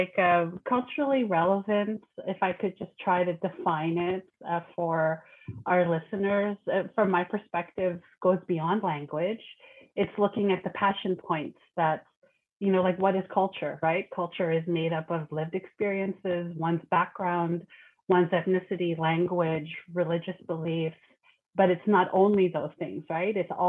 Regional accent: Canada; inherent to my culture as a Filipina who grew up in Canada.

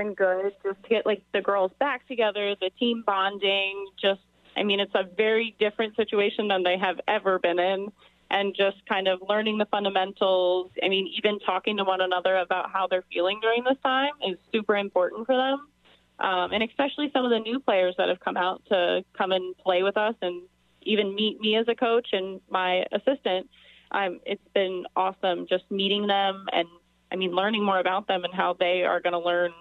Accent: Mount Airy, Maryland, United States; I am a Frederick County native. I grew up right around Mount Airy area, and I went to Linganore.

